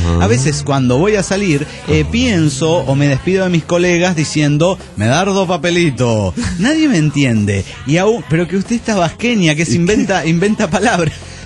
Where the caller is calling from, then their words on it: Dublin, Leinster, Ireland; de Dublín, Irlanda.